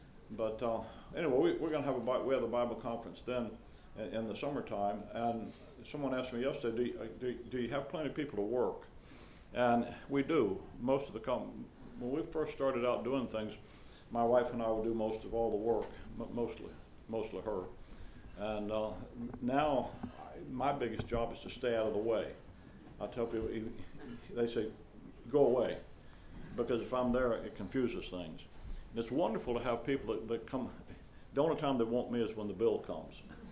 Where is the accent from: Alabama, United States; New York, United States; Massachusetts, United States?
Alabama, United States; now in Chicago, United States; I'm from Alabama originally. When we moved to Chicago